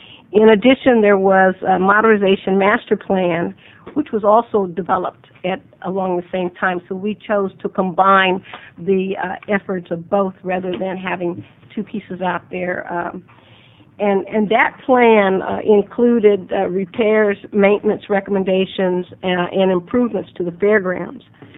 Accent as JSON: {"language": "English", "town": "Portland", "region": "Oregon", "country": "United States", "tie": "born or raised there", "said": "I grew up in Oregon, and I grew up in Portland. And we came to the state fair."}